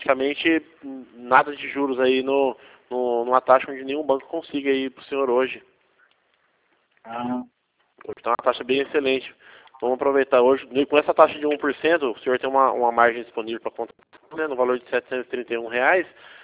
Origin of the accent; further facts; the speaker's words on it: Campinas, São Paulo, Brazil; Eu sou da cidade de Campinas.